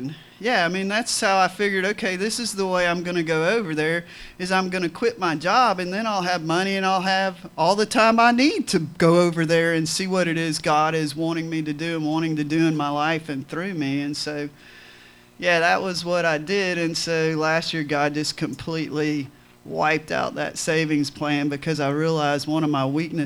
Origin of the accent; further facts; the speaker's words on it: Pensacola, Florida, United States; I'm from Pensacola.